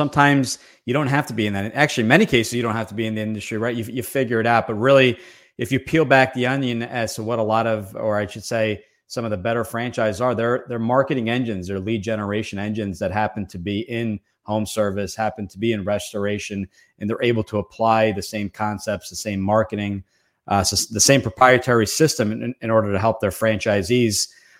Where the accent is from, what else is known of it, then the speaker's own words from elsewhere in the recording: New Jersey, United States; you know we've we're both from New Jersey.